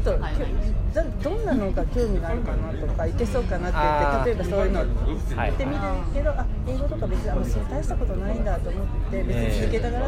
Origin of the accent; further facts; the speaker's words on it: Osaka, Japan; あ、私は、大阪育ちなんですが